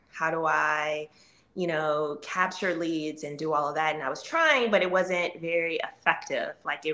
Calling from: Maryland, United States; I am currently in Maryland.

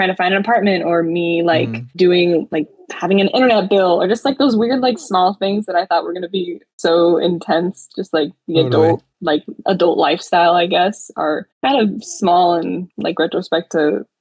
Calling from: San Luis Obispo, California, United States; I'm calling from San Luis Obispo, California, so on the west coast.

